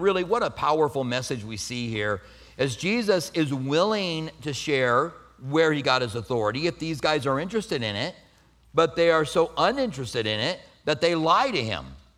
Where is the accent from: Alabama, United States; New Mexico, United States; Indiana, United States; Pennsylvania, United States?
New Mexico, United States; Albuquerque; Now, I grew up in Albuquerque where in school I would fail classes and they would push you on